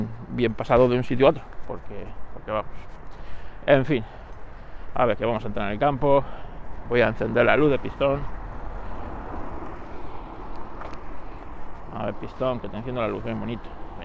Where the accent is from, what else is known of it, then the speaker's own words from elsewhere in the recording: Spain; para mí, como español, es muy triste